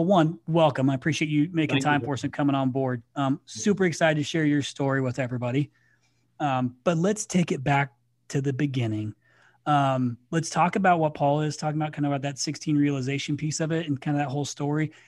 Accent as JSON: {"language": "English", "region": "Indiana", "country": "United States", "said": "So, listen, I'm from Indiana. It's not really Southern, but if you go down to Southern Indiana, it feels very much Southern."}